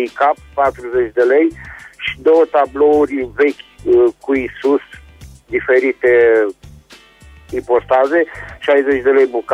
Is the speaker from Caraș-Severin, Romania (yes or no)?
yes; Reșița, Caraș-Severin, Romania; din Reșița